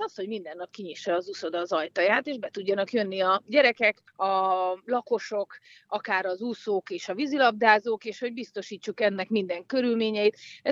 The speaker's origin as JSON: {"language": "Hungarian", "town": "Hódmezővásárhely", "region": "Csongrád-Csanád", "country": "Hungary", "tie": "born there", "said": "én ugye a Hódmező Vásárhelyen születtem"}